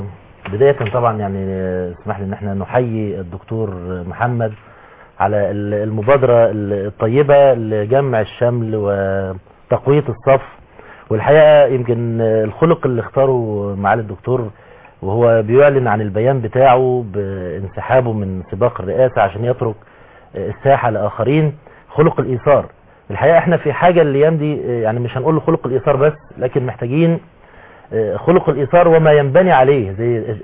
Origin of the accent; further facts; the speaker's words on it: Egypt; بلدنا مصر